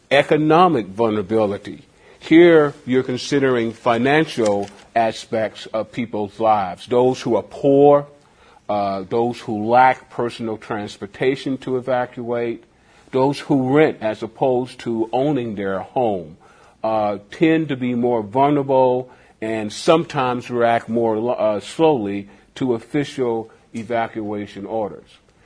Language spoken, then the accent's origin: English; Savannah, Georgia, United States; I grew up in Savannah, Georgia, and we were right there on the water, and I can remember growing up evacuating our home to prepare for the hurricane.